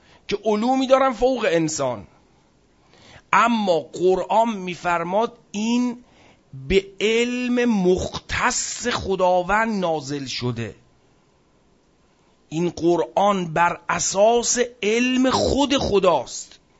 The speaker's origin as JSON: {"language": "Persian", "country": "Iran", "said": "چون ما ایرانیم بنا نیست که بگیم همه چیز مال ماست."}